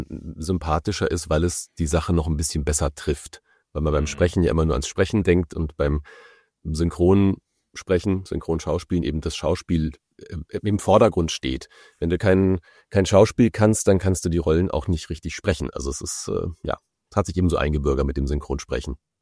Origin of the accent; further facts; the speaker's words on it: Hesse, Germany; now in Berlin, Germany; ich komme ja aus Hessen, habe aber keinen hessischen Dialekt, aber jetzt bin ich seit 2012 in Berlin.